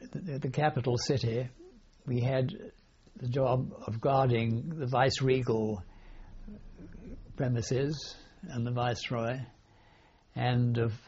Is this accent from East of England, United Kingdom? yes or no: yes; Cambridge, East of England, United Kingdom; born there; I was born in Cambridge.